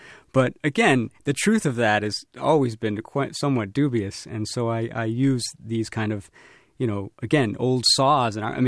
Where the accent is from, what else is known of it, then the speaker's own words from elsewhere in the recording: Chicago, Illinois, United States; as a young, kid growing up in Chicago.